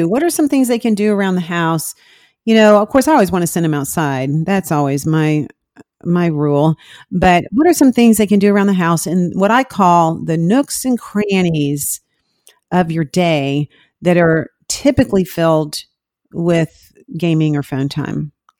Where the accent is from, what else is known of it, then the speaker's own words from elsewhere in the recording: Florida, United States; I have this memory of growing up in Florida. So the weather was usually nice.